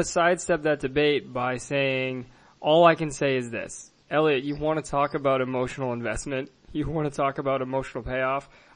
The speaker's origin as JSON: {"language": "English", "region": "Massachusetts", "country": "United States", "tie": "born or raised there", "said": "Because growing up in Massachusetts, you're raised on the idea in the culture"}